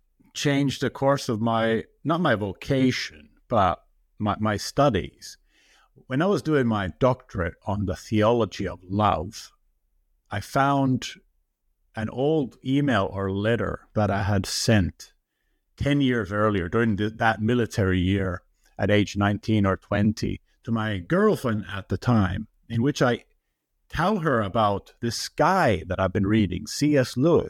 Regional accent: Finland; I'm Finnish Canadian, Ruth. My father is from Finnish Lapland and my mother is from British Columbia in Canada. And I was brought up in Finland

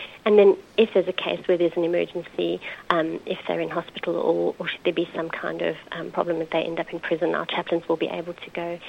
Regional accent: Johannesburg, Gauteng, South Africa; I grew up in South Africa, in Johannesburg. Mm-hmm. So, hence, you can hear from my accent, I'm not a local girl.

